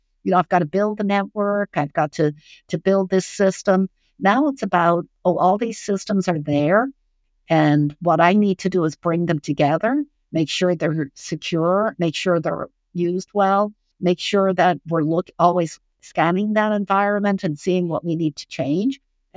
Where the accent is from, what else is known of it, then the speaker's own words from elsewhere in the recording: Ireland; now in United States; I grew up in Ireland, which I know a lot of people don't know that about me because I don't sound that way anymore, but I've been in the U.S. for a long time.